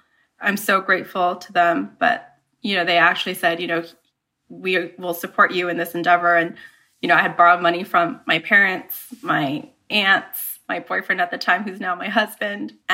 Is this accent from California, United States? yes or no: yes; Bakersfield, California, United States; But yeah, I grew up in Bakersfield.